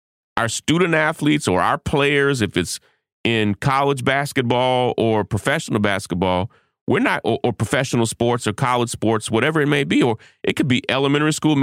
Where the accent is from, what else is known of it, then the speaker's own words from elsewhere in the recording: Kentucky, United States; I'm from Kentucky, so yeah, you know, you just have to understand where I come from.